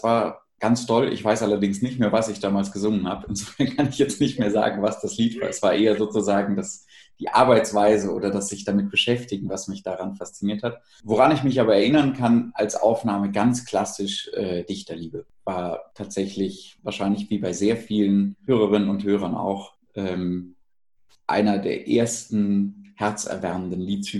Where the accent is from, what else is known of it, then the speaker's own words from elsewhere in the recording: Bonn, North Rhine-Westphalia, Germany; dass es in Bonn, wo ich aufgewachsen bin, eine ganz tolle Jugendförderung gab zu meiner Zeit